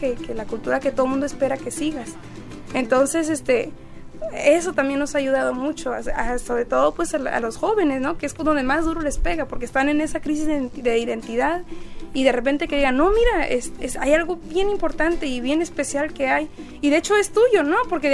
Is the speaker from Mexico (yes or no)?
yes; Mexico; now in United States; Yo que crecí mexicana, yo crecí en México y en mi familia siempre hablamos español y todo.